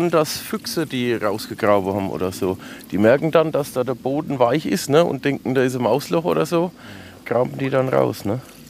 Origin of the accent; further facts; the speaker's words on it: Rechtenbach, Germany; ich bin ja hier direkt aus Rechtenbach. Ich bin auf der Weigertswiese groß geworden